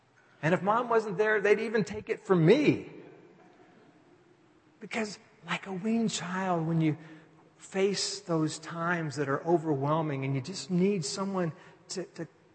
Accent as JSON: {"language": "English", "region": "Texas", "country": "United States", "tie": "born or raised there", "said": "There's that old country song that maybe you know, maybe you don't, because I grew up in Texas."}